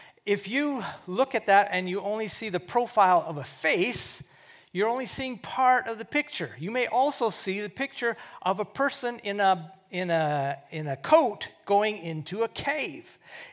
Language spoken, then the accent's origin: English; Canada; I'm from Canada, where people say, "Oh God," all the time.